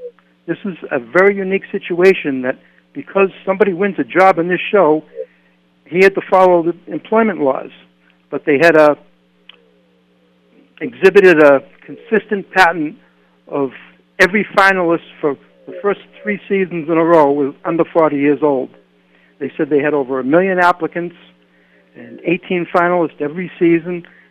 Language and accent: English; Lawrence, Massachusetts, United States; I grew up in Lawrence, Massachusetts, and the Great Imposter came from Lawrence, Mass.